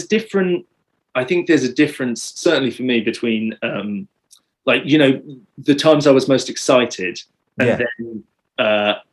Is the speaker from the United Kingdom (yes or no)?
yes; Birmingham, West Midlands, United Kingdom; Well, I'm originally from Birmingham